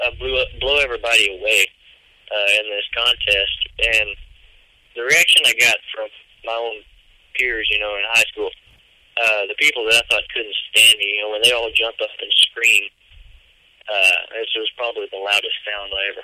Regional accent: Brownsboro, Texas, United States; also born or lived in Tyler / Athens; Well, I was born in Tyler, Texas, and grew up pretty much around that area. Until I was five, I lived in a little ranch around outside of Athens, and after... I guess I was five or six. We moved to a little town called Brownsboro

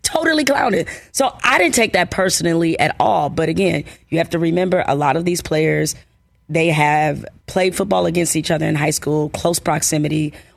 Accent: Detroit, Michigan, United States; and also write about my life growing up in Detroit and my story in the most transparent, honest, vulnerable, raw way that I could.

